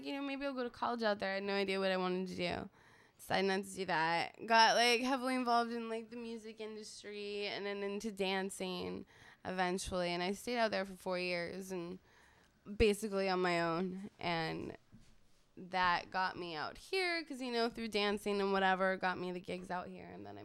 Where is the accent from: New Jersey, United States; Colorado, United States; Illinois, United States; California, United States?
New Jersey, United States; Originally, I'm from New Jersey.